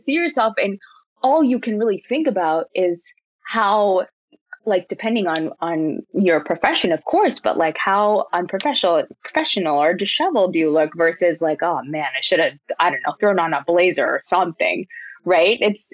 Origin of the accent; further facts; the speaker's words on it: Vancouver, British Columbia, Canada; because I grew up in Vancouver.